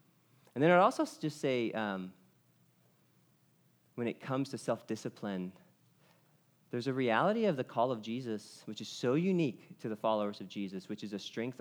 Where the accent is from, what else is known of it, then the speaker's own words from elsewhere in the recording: Texas, United States; But I'm from Texas.